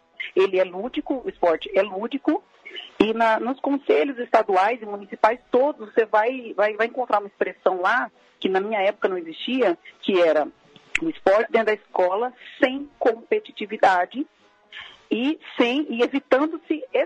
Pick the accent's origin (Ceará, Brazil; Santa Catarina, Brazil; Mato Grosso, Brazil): Mato Grosso, Brazil; moved away; você sai do seu estado, por exemplo, eu saí de Mato Grosso, fui fazer teste em São Paulo, fui fazer teste em vários lugares